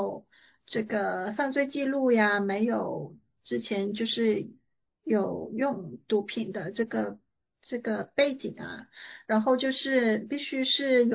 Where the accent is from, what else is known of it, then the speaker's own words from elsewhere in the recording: Shenzhen, Guangdong, China; now in Kent, United States; 我是深圳出生长大的，那我2007年来西雅图，然后就一直住在西雅图，那住过很多地方，但是现在我住在 Kent。